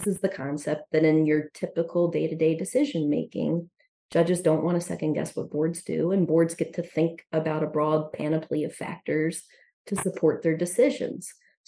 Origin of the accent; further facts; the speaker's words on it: New Jersey, United States; now in Delaware, United States; I grew up in Southern New Jersey.